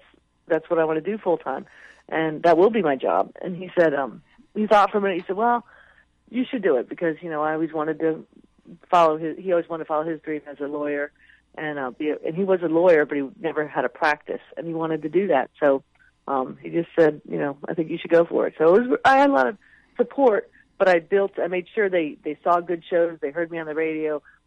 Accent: Virginia, United States; I was back in the D.C. area. I grew up in Virginia.

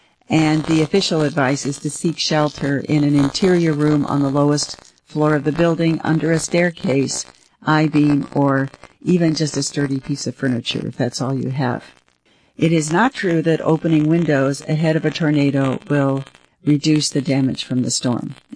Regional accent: Ames, Iowa, United States; growing up in Ames, I always heard that Ames was relatively tornado exempt because the city is essentially between two rivers, the Skunk River and the Squaw Creek.

